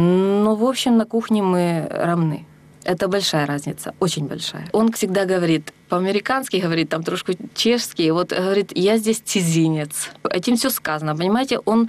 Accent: Ukraine; now in Czechia; Нет, я украинка

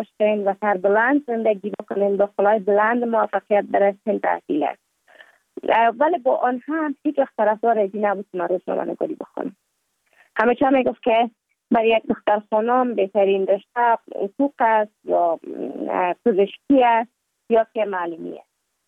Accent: Kabul, Afghanistan; also born or lived in Mazar-i-Sharif; که بعد از تولد من تا 5 سالگی ما در مزار بودیم، بعد نقل کابل شدیم چون به اساس کاروبار که پدر جانم داشت ما در کابل زندگی نکردیم و من مکتب در اونجا خواندم. دوره طفولیت ما هم در کابل سپری کردیم،

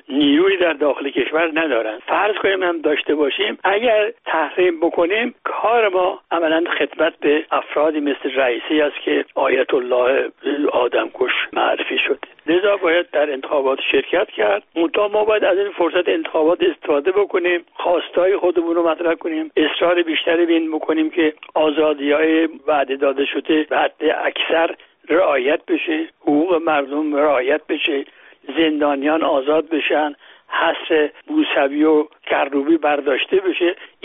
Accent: Iran; من خودم آذری هستم، خیلی هم احساسات آذری دارم، ولی خودم رو بیش از همه ایرانی میدونم

